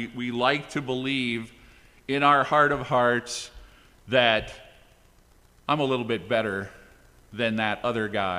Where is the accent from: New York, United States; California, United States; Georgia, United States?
California, United States; born there; also born or lived in Midwest; My parents were both from the Midwest, and I was born in California, but at this point in my life, I've lived in the Midwest more.